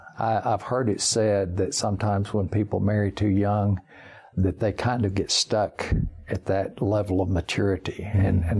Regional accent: Junction, Texas, United States; Well, I grew up on my grandfather's ranch near a place called Junction, Texas. In fact, I was born there in that same little town.

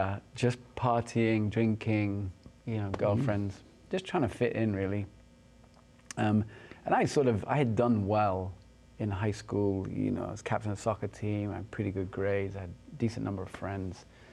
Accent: England, United Kingdom; born or raised there

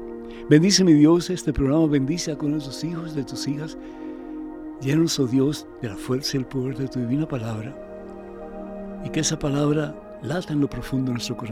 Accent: Cuba; Él es de Venezuela, yo soy de Cuba.

